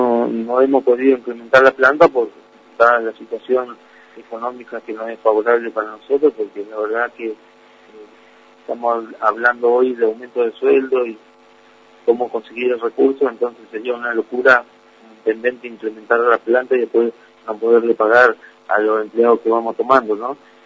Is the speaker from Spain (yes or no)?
no; Gobernador Gregores, Santa Cruz, Argentina; soy un hombre que he nacido y criado acá en Gregores